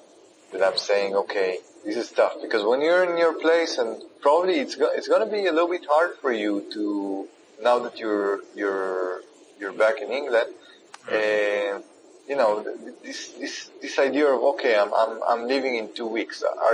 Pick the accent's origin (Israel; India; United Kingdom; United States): Israel; in my home country, in Israel, is basically I go and I live with my parents every time I get back to Israel.